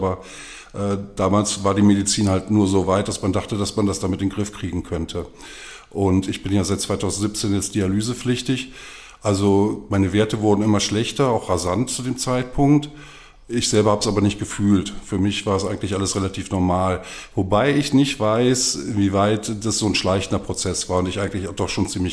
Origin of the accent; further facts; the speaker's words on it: Cologne, North Rhine-Westphalia, Germany; born there; ich bin 54 Jahre alt, komme gebürtig aus Köln